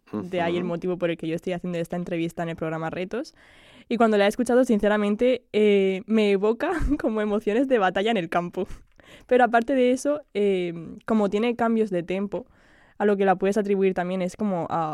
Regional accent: Beniel, Region of Murcia, Spain; En Beniel, sí.

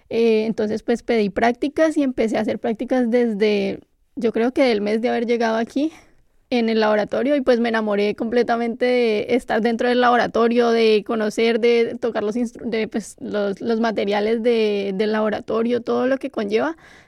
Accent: Cali, Valle del Cauca, Colombia; soy caleña

